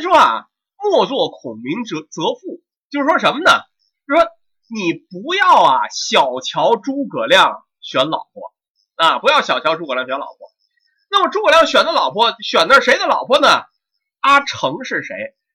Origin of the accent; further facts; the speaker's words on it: Tianjin, China; 我们天津这边说这俩人关系叫一旦挑，是吧？